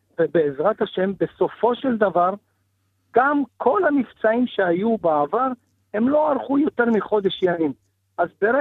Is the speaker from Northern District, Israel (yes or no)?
yes; Kiryat Shmona, Northern District, Israel; אנחנו נולדנו לקטיושות וגדלנו בקטיושות, דרך אגב, בתקופתי כנער וכבוגר, לא היו הזעקות. אנחנו לא ידענו מתי נופלים טילים בקריית שמונה.